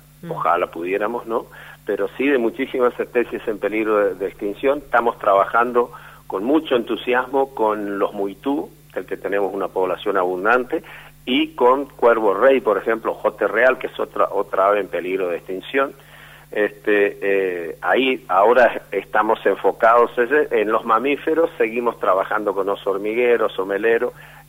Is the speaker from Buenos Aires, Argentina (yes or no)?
no; Tres Isletas, Chaco, Argentina; porque desde muy chico en mi pueblo natal, Tres Isletas, hacía ese trabajo en la quinta